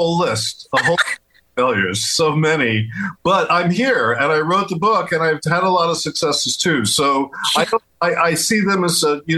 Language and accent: English; Brooklyn, New York, United States; we're both from Brooklyn. We're from the same neighborhood.